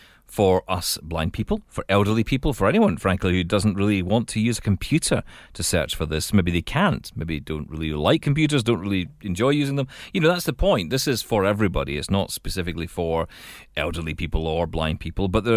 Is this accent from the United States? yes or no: no; Scotland, United Kingdom; As a Scottish person, I do like that, the sound of that.